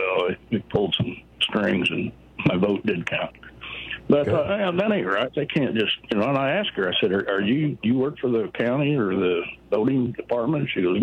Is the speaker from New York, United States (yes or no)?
no; Tennessee, United States; I'm originally from Tennessee, a little pseudo town, and went to vote for the local sheriff.